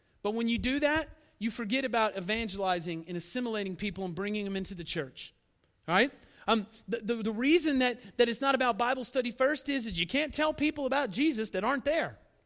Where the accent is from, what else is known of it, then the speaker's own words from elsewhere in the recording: Dalhart, Texas, United States; Now, when I was a kid growing up in Dalhart, I thought the coolest thing in the world was to go to the country club.